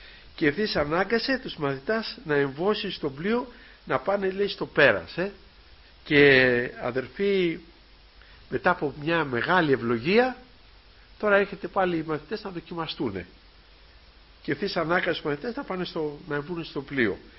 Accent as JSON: {"language": "Greek", "town": "Alonissos", "region": "Thessaly", "country": "Greece", "said": "Εκεί στο νησί μου, στην Αλόνισσα, έγινε μεγάλη θεομηνία"}